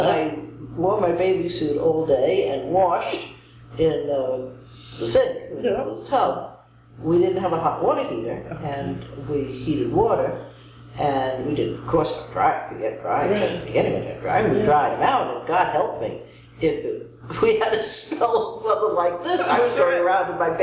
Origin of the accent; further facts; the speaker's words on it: New York City, New York, United States; I came from New York City.